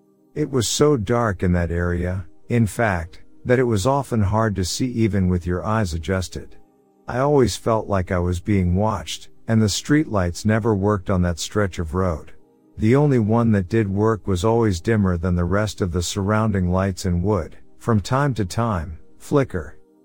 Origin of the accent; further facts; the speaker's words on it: Mesa, Arizona, United States; I grew up in Mesa, Arizona, near a small private airport called Falcon Field.